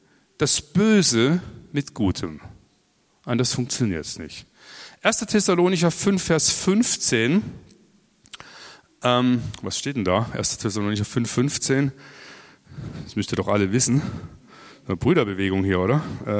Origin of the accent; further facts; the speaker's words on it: Bavaria, Germany; Ich komme aus dem Allgäu, wir haben großartige Bergkulissen